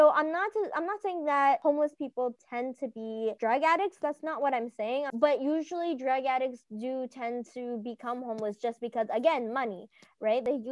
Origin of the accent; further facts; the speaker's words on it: Moncton, New Brunswick, Canada; I'm actually from New Brunswick. I was born in Moncton, and Moncton is a large city.